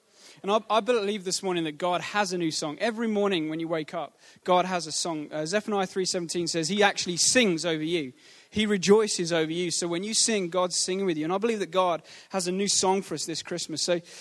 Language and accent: English; South West England, United Kingdom; When I was in Devon, I grew up in Devon in the Shire.